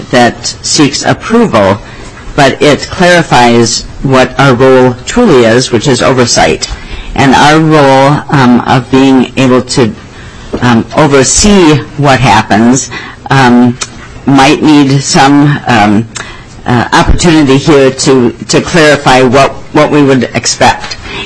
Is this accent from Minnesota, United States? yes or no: yes; Houston, Minnesota, United States; outside of Houston, Minnesota, so if I thought Representative Mahoney said he was in Houston, that's my hometown, my home area, which is in the southeasternmost county in Minnesota.